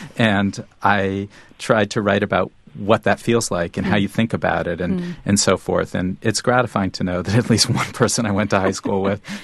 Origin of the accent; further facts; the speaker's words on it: New Haven, Connecticut, United States; if you have one parent in New York, as I did, and then you're growing up in New Haven, necessarily, even though I was spending far more time in New Haven, your life shifts back and forth.